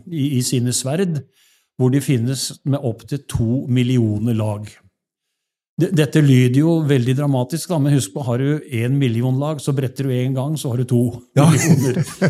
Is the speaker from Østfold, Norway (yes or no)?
no; Telemark, Norway; Jeg kommer jo fra Telemark.